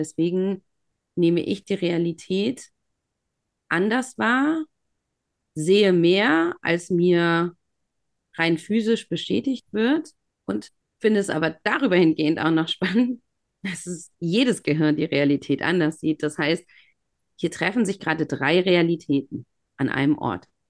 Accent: Germany; also born or lived in Brazil; denn ich bin Deutsch-Brasilianerin und in meiner Kindheit sowohl in Deutschland als auch in Brasilien aufgewachsen.

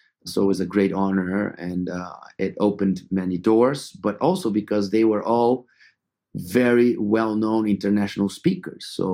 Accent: Brazil; English is a second language; So we grew up in Brazil in a very mixed society, you know, much more than Europe, much more than US.

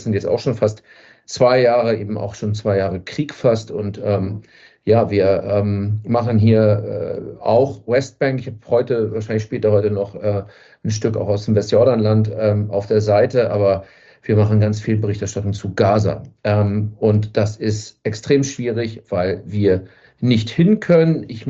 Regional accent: Hamburg, Germany; moved away as an adult; also born or lived in Berlin / Ukraine; Ich bin Hamburger, geboren 1982, habe lange in Berlin gelebt, bin so seit 10 Jahren ungefähr im Nahen Osten, zwischenzeitlich auch in der Ukraine.

